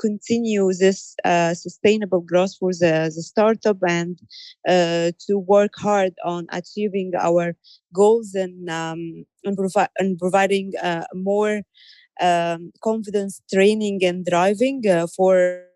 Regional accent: Cairo, Cairo Governorate, Egypt; from Cairo, Egypt.

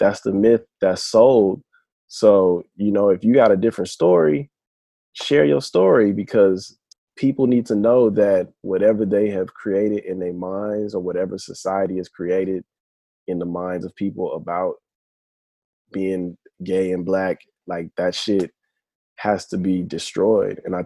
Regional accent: the South, United States; growing up in the South, I was in denial about it.

